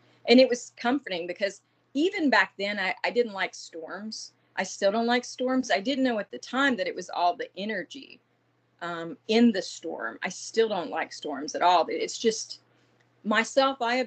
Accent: Southern US, United States; I'm from the South, so we would go like outside of cemeteries.

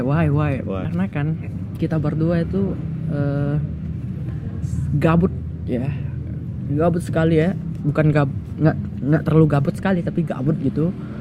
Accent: Lombok, West Nusa Tenggara, Indonesia; now in Yogyakarta, Indonesia; kuliah di Jogja. Stay di Jogja juga gitu. Gua asalnya Lombok. Gua anak rantauan gitu.

